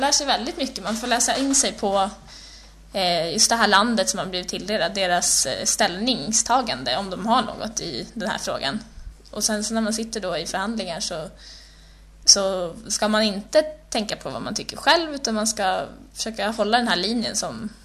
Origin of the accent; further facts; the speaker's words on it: Sweden; Alltså, som svensk så... Jag kan ju bara tala för mig själv.